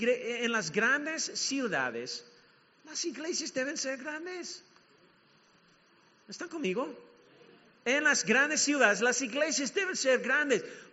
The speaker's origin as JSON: {"language": "Spanish", "country": "Mexico", "said": "Los gringos, bueno, soy mexicano"}